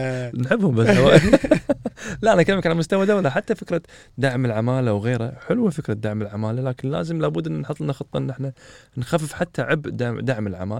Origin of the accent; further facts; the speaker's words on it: Kuwait; احنا عندنا بالكويت